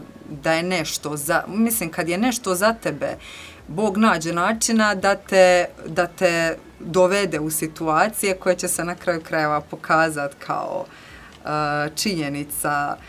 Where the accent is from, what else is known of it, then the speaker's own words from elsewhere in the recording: Dubrovnik, Dubrovnik-Neretva County, Croatia; now in Zagreb, Croatia; ja sam inače rođena u Dubrovniku, ko što ste već čuli, vareških sam korijena, jer su mi roditelji iz Vareša. Odrasla sam u Dubrovniku, a trenutno živim u Zagrebu.